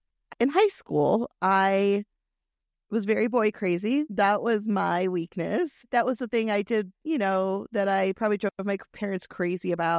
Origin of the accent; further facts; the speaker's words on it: Michigan, United States; I grew up in Michigan, a very modest, traditional home.